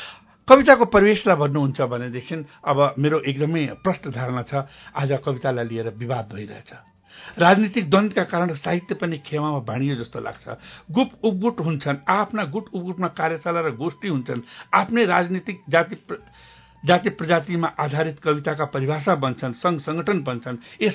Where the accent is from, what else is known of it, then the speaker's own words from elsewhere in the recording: Ballia, Uttar Pradesh, India; also born or lived in Syangja, Nepal / Bihar, India; म जन्मेको स्याङ्जामा, तर जम्मा 1-1.5 वर्षको उमेरमा मेरो मातापिताले मलाई लिएर भारत गए र सम्पूर्ण मेरो बाल्यकाल त्यही नै बित्यो